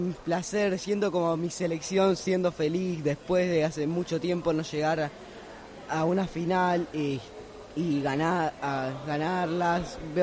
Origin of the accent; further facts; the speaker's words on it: Buenos Aires, Argentina; soy de Buenos Aires, Argentina.